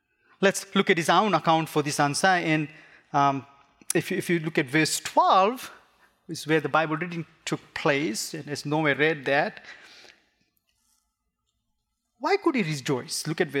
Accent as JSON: {"language": "English", "country": "Fiji", "said": "You know, I come from Fiji Islands, and the gospel came from London all the way to the South Seas."}